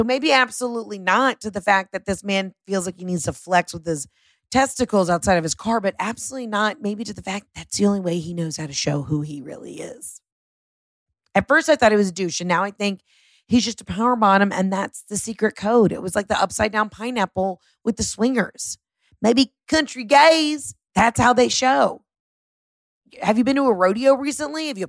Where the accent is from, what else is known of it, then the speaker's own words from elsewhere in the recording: Atlanta, Georgia, United States; You know, I'm from Atlanta. And sometimes we say Atlanta, but I say Atlanta.